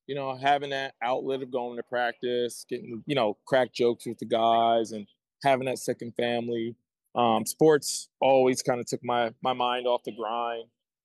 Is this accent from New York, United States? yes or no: yes; New York City, New York, United States; I'm from New York originally, you know, I'm from the Bronx. So New Yorkers tend to be hustlers.